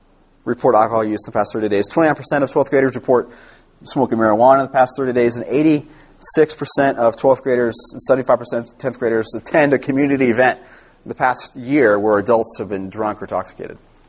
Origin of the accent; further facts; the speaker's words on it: Oxnard, California, United States; I grew up in Oxnard, California, and this is a major problem.